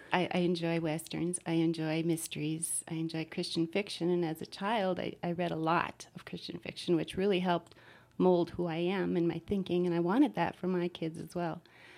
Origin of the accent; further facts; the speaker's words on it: White Lakes, United States; now in Grand Rapids, United States; I grew up in White Lakes. Then we lived in Palo.